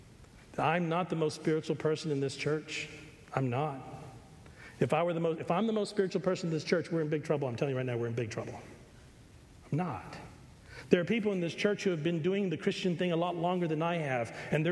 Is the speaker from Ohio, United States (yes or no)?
no; Pasadena, Texas, United States; I grew up in Pasadena, Texas, in the 1960s and 70s. And the same little community that my dad was born in, actually it was called Genoa.